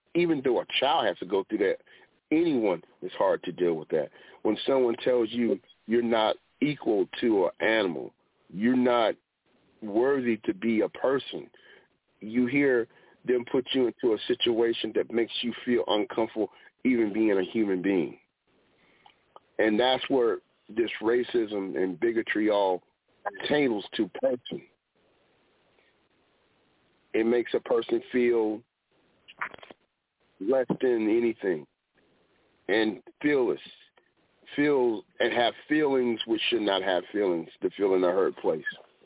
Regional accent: Manhattan, New York, United States; So I was raised in Manhattan, so I've seen two different types of it.

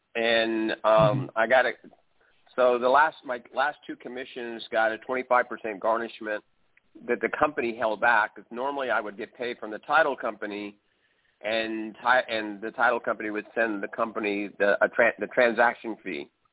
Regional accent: California, United States; I'm from California.

